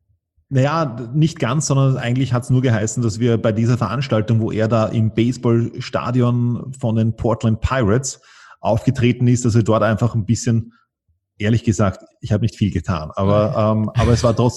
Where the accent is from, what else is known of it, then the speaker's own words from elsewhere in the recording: Vienna, Austria; moved away; Wir hatten ein Haus am Land und ich war auch eine Zeit, also ich war, einen Teil meiner Schulkarriere war ich in Wien, einen Teil meiner Schulkarriere war ich am Land draußen. Zu dem Zeitpunkt mit 16 war ich wieder in Wien.